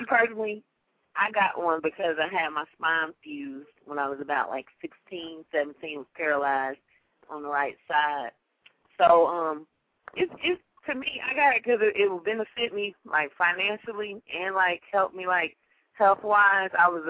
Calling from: Atlanta, Georgia, United States; I'm calling from Atlanta, Georgia.

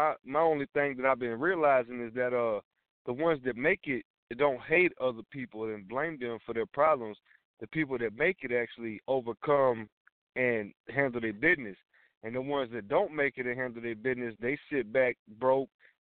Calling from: Georgia, United States; calling from Georgia.

